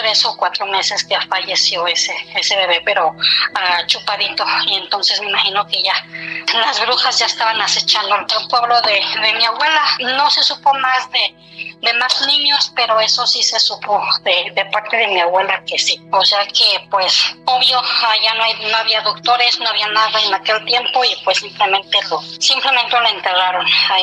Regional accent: Mexico City, Mexico; born or raised there

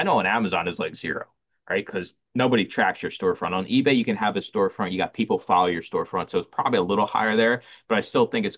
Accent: Philadelphia, Pennsylvania, United States; born there; I just tell everybody I was born in Philly in the ghetto.

